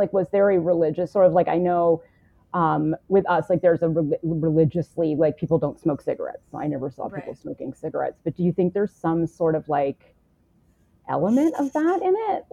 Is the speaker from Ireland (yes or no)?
no; Canada; I grew up in Canada, so the drinking age was like a little bit lower